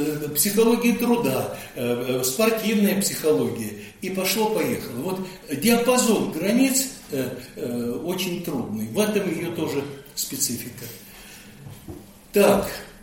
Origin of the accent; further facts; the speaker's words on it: Bryansk, Bryansk Oblast, Russia; а я сам родом из Брянска, у меня отец военный